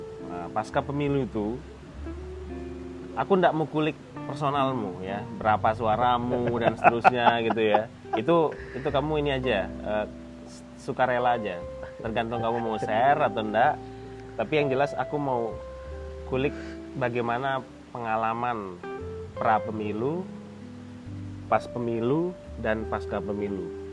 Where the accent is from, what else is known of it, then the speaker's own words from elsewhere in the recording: West Nusa Tenggara, Indonesia; Di daerahku juga di Lombok ada kayak gitu.